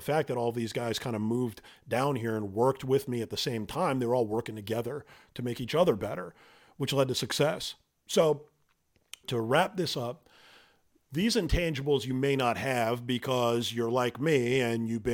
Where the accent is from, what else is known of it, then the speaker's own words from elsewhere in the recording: Massachusetts, United States; I'm from Massachusetts originally